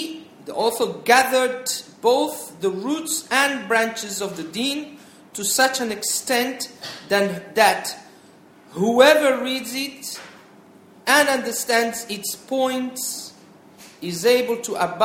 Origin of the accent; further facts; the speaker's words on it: Tangier, Tanger-Tetouan-Al Hoceima, Morocco; also born or lived in Spain; I was brought up in Tangier, but my family is originally from Fez. So my father was born in Fez.